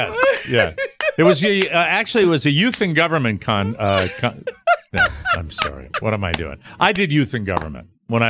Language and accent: English; Ireland; I never had young and golden. I'm Irish. I never had young.